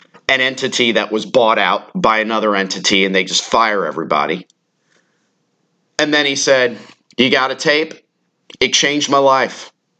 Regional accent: Tampa Bay, Florida, United States; also born or lived in Cincinnati, Ohio; my legal guardians who passed on many years ago, who brought me here to the Tampa Bay area when I was very young from Cincinnati, Ohio, where I was born

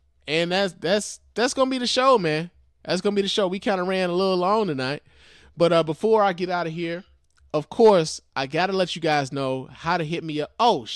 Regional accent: Cedar Rapids, Iowa, United States; also born or lived in Aurora, Illinois; now in Minneapolis, United States; I was raised in Cedar Rapids, Cedar Rapids, Iowa. I was born in Aurora, Illinois, and I spent plenty of time there with my black family, just to give you a little of my background.

